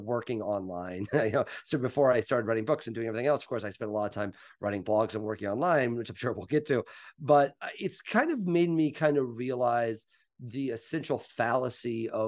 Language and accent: English; Mattoon, Illinois, United States; You know, I grew up in Mattoon, Illinois, about an hour south of Champaign, grew up watching every Illini basketball game.